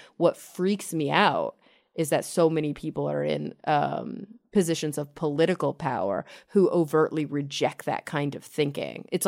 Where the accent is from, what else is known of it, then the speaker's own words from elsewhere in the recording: Texas, United States; I grew up in Texas in the suburbs, and I can even attest to the fact that like things don't catch on as quickly there, right?